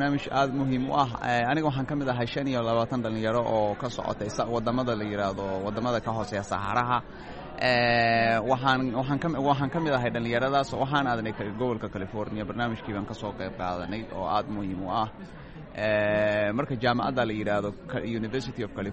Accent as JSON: {"language": "Somali", "country": "Somalia", "said": "waxaan ka socdaa koonfurta soomaaliya waxaan ka mid ahay afarta dhallinyaro oo soomaaliya ka socota"}